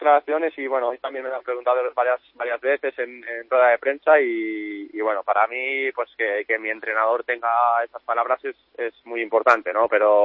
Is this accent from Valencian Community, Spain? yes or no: yes; Artana, Valencian Community, Spain; Y un pueblo muy pequeño de Castellón.